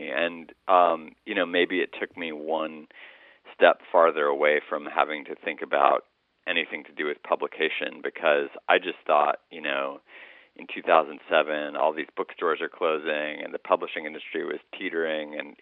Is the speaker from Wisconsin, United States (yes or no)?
no; New York City, New York, United States; And I guess my apprehension as a New Yorker is that somehow, you know, we are all connected.